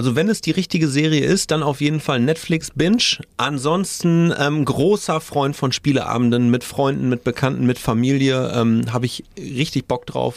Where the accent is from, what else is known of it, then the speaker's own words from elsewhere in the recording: Münster, North Rhine-Westphalia, Germany; ich bin 40 Jahre alt, gebürtiger Münsteraner, lebe auch in der wunderschönen Stadt im Herzen des Münsterlandes